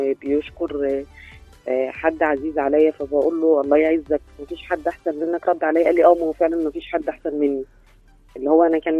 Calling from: 6th of October City, Giza Governorate, Egypt; من اكتوبر.

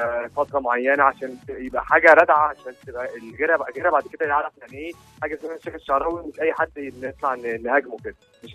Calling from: Monufia Governorate, Egypt; انا من المنوفيه

